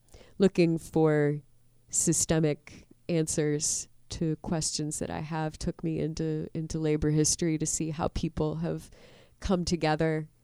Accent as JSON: {"language": "English", "town": "Pittsburgh", "region": "Pennsylvania", "country": "United States", "tie": "born or raised there", "said": "my folks moved us kind of all over the North Hills. I was born in Bloomfield, and then we sort of moved around from house apartment over different neighborhoods out in the North Hills suburbs."}